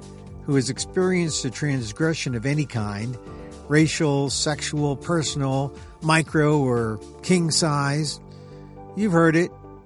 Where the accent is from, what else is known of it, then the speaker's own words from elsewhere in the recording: United States; Well, he lates, I'm Filipino American.